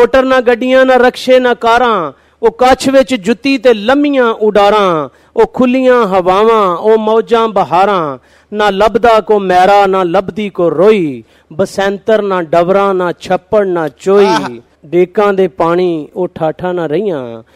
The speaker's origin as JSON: {"language": "Punjabi", "town": "Zafarwal", "region": "Punjab", "country": "Pakistan", "said": "ਮੈਂ ਖੁਦ ਜ਼ਫਰਵਾਲ ਤੋਂ ਬਿਲੋਂਗ ਕਰਨਾ"}